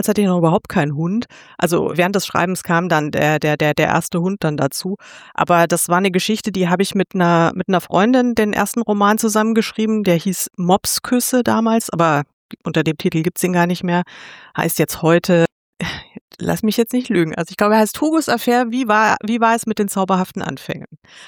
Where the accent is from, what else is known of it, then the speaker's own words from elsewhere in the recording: Munich, Bavaria, Germany; ich komme ursprünglich aus München